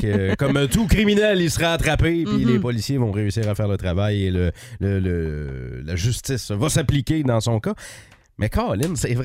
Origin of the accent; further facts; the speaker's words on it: Fabreville, Quebec, Canada; Ben, moi, je viens de Fabreville.